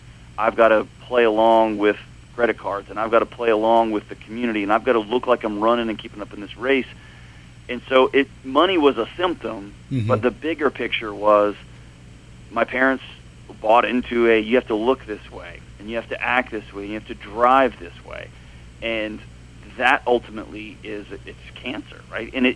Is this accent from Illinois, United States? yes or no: no; Texas, United States; I'm from Texas, and so we obviously are crazy about our football.